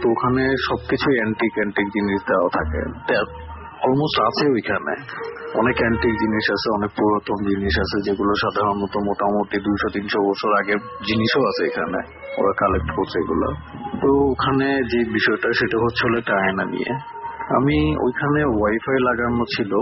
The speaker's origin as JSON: {"language": "Bangla", "country": "Bangladesh", "said": "মই বলা হয় আমাদের বাংলাদেশে আঞ্চলিক ভাষায়"}